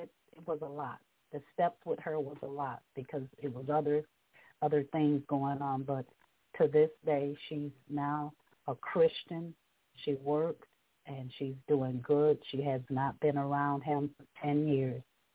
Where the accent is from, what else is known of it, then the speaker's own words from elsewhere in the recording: New York, United States; see, I came from New York, so the laws in New York State is completely different from Tennessee law.